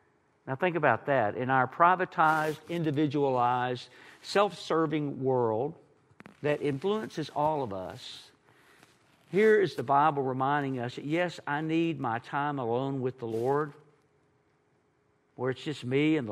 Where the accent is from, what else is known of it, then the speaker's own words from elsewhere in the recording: Texas, United States; The truth is, I grew up in East Texas